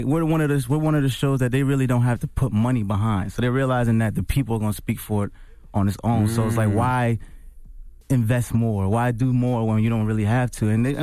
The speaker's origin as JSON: {"language": "English", "region": "New Jersey", "country": "United States", "said": "And I'm from Jersey, so she's known to have a white Jeep in Jersey, you know?"}